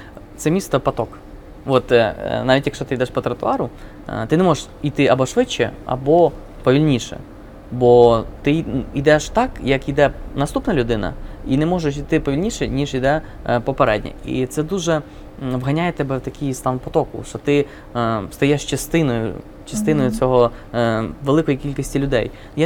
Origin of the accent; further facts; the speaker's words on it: Vinnytsia, Vinnytsia Oblast, Ukraine; От я сам вінничанин